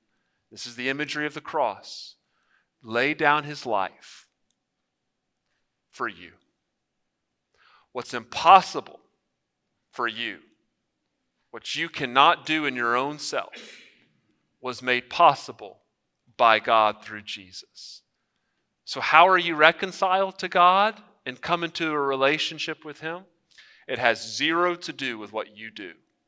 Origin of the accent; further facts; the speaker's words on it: Houston, Texas, United States; Many of y'all know I'm from Northwest Houston, Jersey Village area